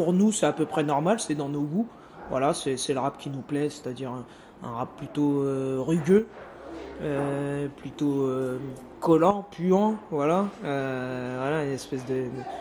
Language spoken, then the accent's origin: French; Martinique, France; Voilà, moi je suis des Antilles, je suis de la Martinique.